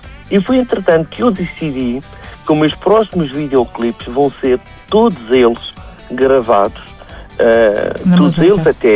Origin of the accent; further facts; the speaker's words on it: Madeira, Portugal; sobretudo da Madeira, de onde eu sou natural.